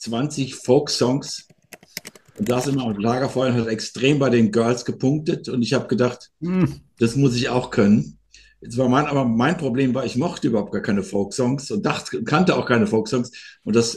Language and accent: German; Offenbach, Hesse, Germany; Da bin ich immer in die Stadtbücherei gegangen bei uns in Offenbach